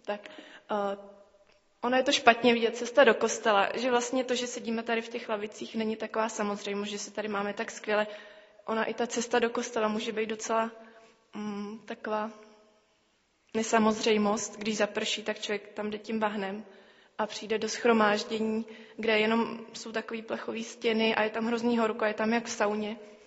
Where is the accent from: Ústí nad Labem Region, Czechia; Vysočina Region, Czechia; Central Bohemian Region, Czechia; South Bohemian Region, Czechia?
South Bohemian Region, Czechia; České Budějovice; jsem z Českých Budějovic, z církve bratrské